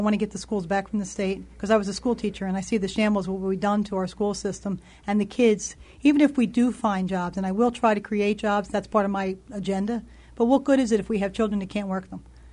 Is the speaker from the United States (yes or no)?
yes; Philadelphia, Pennsylvania, United States; I grew up in Philadelphia. I've been here all my life. I raised three children here.